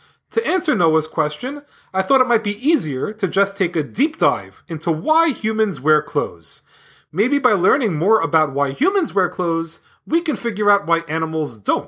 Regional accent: Houston, Texas, United States; I'm from Houston, Texas.

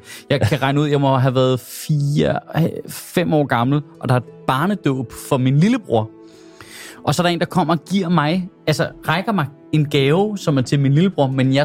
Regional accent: Sorø, Zealand, Denmark; Jeg voksede op i Sorø, hvor der er en sø, hvor vi altid badede om sommeren som børn

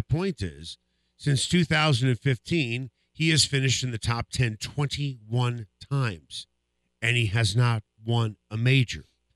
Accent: United States; and I'm an American first, but stop it with the USA, USA chance when Rory McIlroy misses a putt.

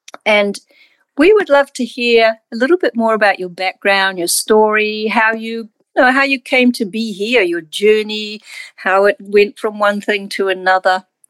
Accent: New Zealand; your host. I'm originally from New Zealand.

